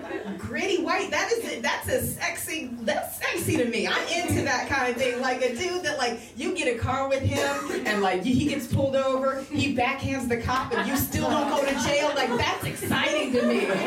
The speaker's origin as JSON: {"language": "English", "region": "Texas", "country": "United States", "said": "Man, I'm from Texas."}